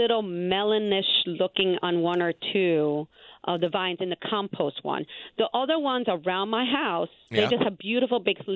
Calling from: North Wilmington, Delaware, United States; I am from North Wilmington, Delaware.

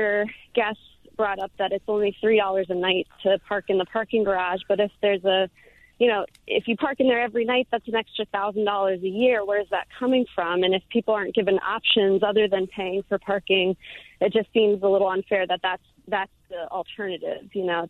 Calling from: New Hope, Pennsylvania, United States; I'm actually calling from New Hope, but I lived in West Philadelphia for a long time.

